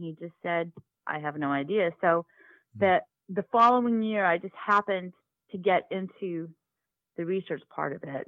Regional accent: Texas, United States; Yes, because I'm from Texas, and I lived east of Dallas.

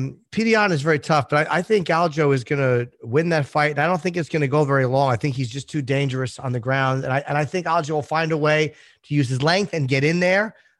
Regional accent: New Jersey, United States; I was a Yankee fan most of my life. I grew up in New Jersey

